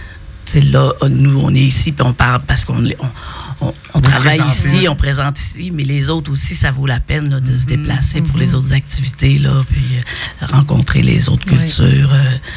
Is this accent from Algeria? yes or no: no; Alma, Quebec, Canada; Moi, je suis native d'Alma, donc c'est un festival que j'ai vu grandir.